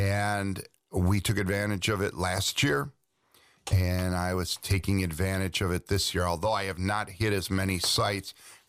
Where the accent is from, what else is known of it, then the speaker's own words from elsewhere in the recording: Kenosha, Wisconsin, United States; So my growing up in Kenosha